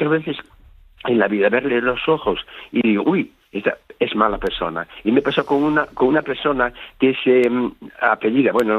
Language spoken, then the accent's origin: Spanish; Galicia, Spain; Yo soy gallego